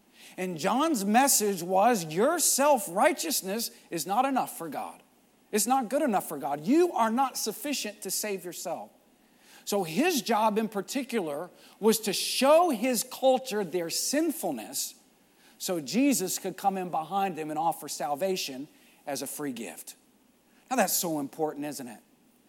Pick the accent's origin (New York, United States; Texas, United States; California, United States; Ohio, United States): Texas, United States; Growing up in West Texas, I always used to fantasize about growing up in the old West.